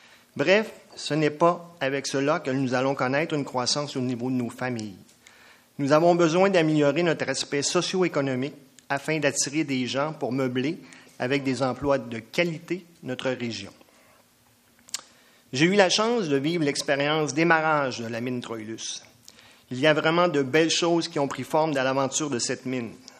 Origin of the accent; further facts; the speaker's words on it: Chibougamau, Quebec, Canada; Je me présente … je suis natif de Chibougamau.